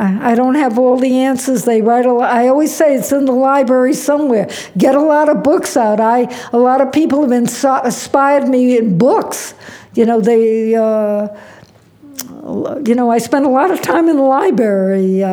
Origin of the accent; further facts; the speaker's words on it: Providence, Rhode Island, United States; When I grew up in Providence, Rhode Island, the Bonham and Bailey Circus would come down the street with the elephants and the tigers